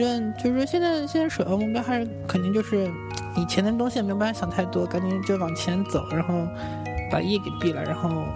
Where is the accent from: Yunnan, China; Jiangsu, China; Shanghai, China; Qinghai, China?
Shanghai, China; moved away as an adult; now in Beijing, China; 我原来是上海人嘛，然后考到北京是我第一次在一个人在外面生活，